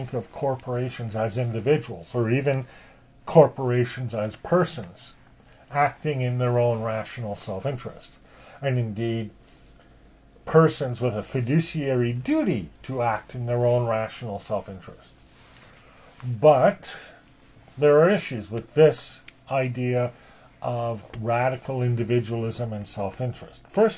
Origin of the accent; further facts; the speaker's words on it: Canada; Being born Canadian, it's not an option for me to leave Canada and go live somewhere else